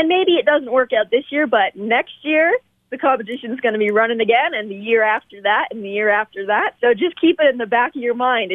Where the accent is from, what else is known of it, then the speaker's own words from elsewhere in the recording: Meaford, Ontario, Canada; You don't even need to live in Beaver Valley. I'm from Meaford, actually.